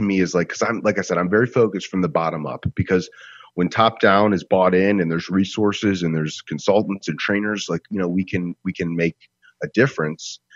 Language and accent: English; Rochester, New York, United States; now in Detroit, United States; So I grew up in Rochester, and now I live in Detroit.